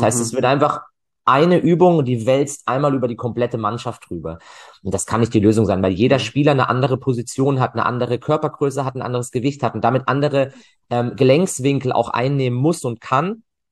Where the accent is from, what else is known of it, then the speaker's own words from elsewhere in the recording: Freiburg, Baden-Württemberg, Germany; meine Heimatstadt, da macht das auch Sinn